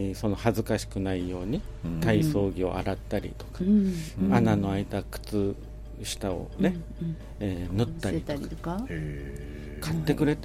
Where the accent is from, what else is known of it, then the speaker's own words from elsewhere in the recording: Nerima, Tokyo, Japan; え、あの東京出身なんですね。